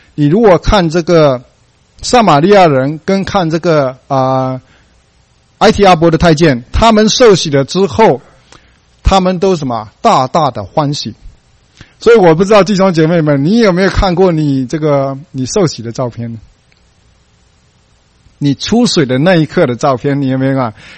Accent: China; 他们是白人嘛，到我们中国人那边去传福音一样。

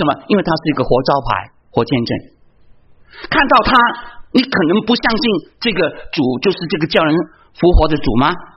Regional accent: China; 就像我们中国人最能够体会的，对吗？

